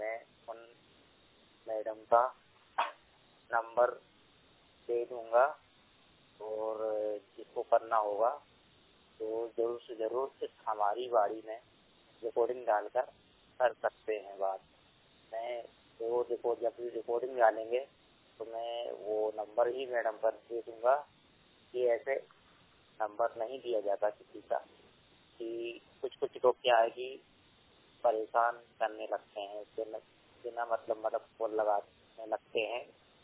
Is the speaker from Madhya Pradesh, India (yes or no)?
yes; Bhopal, Madhya Pradesh, India; मैं भोपाल जिले का रहने वाला हूँ।